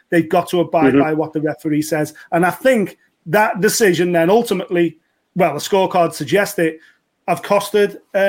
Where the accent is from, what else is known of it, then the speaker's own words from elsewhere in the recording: United Kingdom; And then the beauty of being a Brit is you just get to choose, don't you?